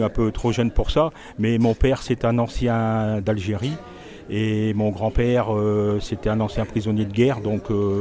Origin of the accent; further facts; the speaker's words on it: Hauts-de-France, France; c'est parce que je suis d'Arnifort, mais je suis porte-drapeau pour Cassel